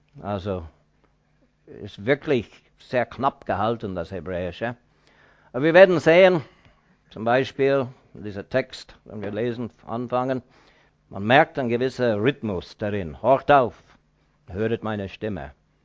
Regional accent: Kingston, Ontario, Canada; also born or lived in Toronto; Ich bin in Kanada geboren, in Toronto, verbrachte nur ein paar Stunden dort, denn wir wohnten in Kingston, Ontario, am Ontariosee, nördlich der Vereinigten Staaten.

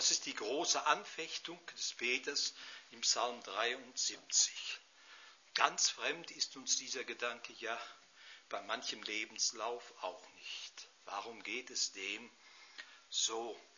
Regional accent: North Rhine-Westphalia, Germany; ich bin ja Sauerländer, und durch meinen Heimatort fließt die Lenne

